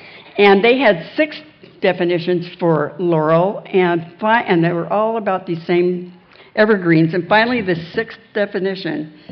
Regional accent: California, United States; But there was a man in my area. I come from California.

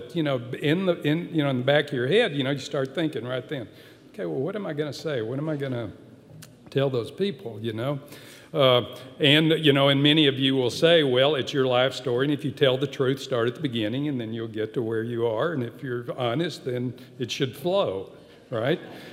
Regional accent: Houston, Texas, United States; I'm an alcoholic from Houston, Texas, and I have some notes because this is a big deal for me

